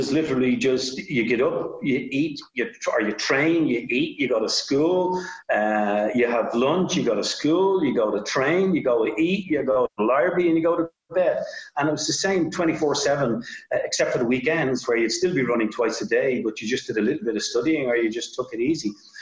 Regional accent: Ireland; because of the likes of even Ronnie Delaney and myself being Irish

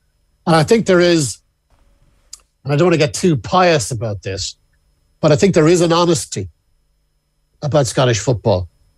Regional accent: Ireland; I speak as an Irishman

